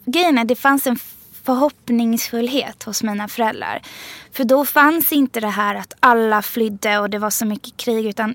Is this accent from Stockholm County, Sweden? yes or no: yes; Upplands Väsby, Stockholm County, Sweden; jag vet inte heller hur man beter sig i Upplands Väsby där jag växte upp.